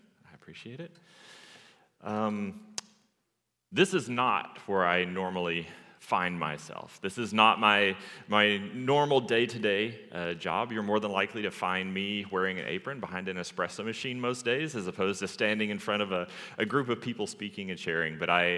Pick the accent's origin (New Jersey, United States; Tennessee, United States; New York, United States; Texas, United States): Tennessee, United States; I'm actually not originally from the Bay Area. I'm originally from East Tennessee. I grew up in the foothills of the Smoky Mountain National Park.